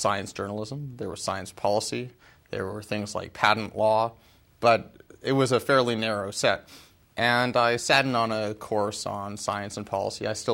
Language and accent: English; Vancouver, British Columbia, Canada; moved away as an adult; also born or lived in London; now in United States; I was born and raised in Vancouver. I lived there until I went away to college in Eastern Canada and then moved to the States after that. And I've been here since, save about a year and a half in London.